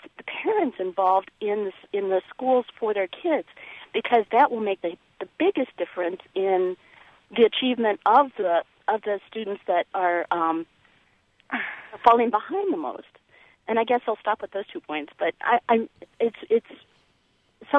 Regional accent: Champaign, Illinois, United States; I grew up in Champaign and really, really care about the community.

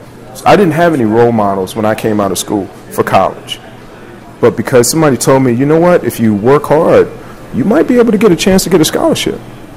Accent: Hampton, Virginia, United States; I grew up in Hampton, Virginia, and it's known for its athletics.

